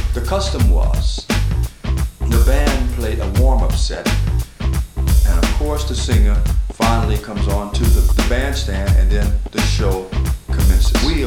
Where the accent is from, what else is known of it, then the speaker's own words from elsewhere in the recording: Houston, Texas, United States; approximately 200 miles from my hometown of Houston, Texas.